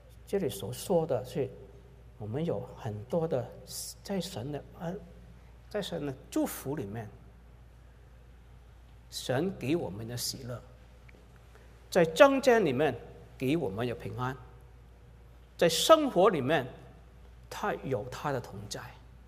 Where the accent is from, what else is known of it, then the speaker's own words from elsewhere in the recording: Hong Kong; now in Canada; 一个弟兄和我一起在香港长大的